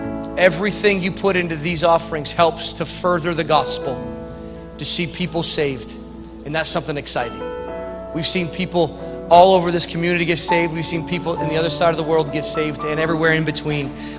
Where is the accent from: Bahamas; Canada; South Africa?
Canada; I call them scribblers because I'm from Canada